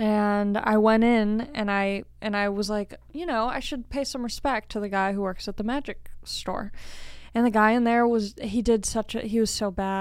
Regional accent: Long Beach, California, United States; I grew up in Long Beach, but I went to school in Orange County.

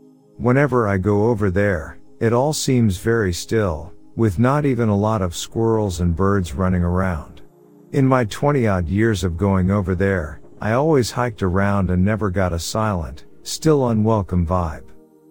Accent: Michigan, United States; I'm from Michigan. What more, I'm from a small town where there are still dirt roads and plenty of small and large forested areas.

